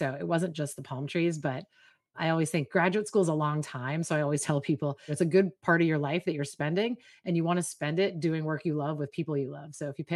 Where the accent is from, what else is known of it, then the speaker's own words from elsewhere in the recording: East Coast, United States; I had never spent much time in California. I grew up on the East Coast.